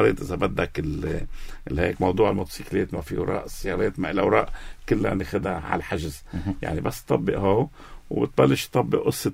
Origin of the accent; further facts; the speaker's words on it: Ghazir, Keserwan-Jbeil, Lebanon; أنا من غزير